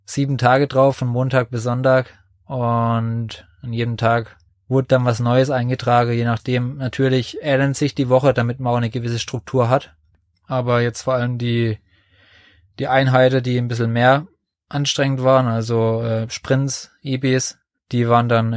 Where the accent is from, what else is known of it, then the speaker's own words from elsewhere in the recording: Fischerbach, Baden-Württemberg, Germany; dann eigentlich erstmal in Fischerbach, in meinem Herkunftsort, wo ich aufgewachsen bin, im Verein.